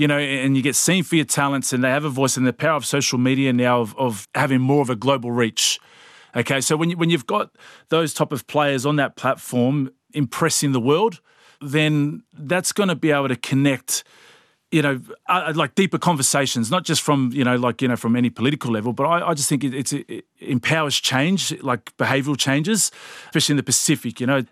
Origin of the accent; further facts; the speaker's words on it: New South Wales, Australia; I grew up out in Western Sydney.